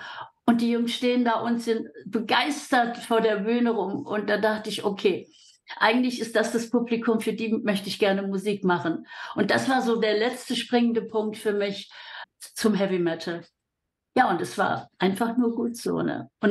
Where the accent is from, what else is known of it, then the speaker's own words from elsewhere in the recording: Mainz, Rhineland-Palatinate, Germany; Aus Frankfurt, meine alte Heimat. Ich komme aus Mainz.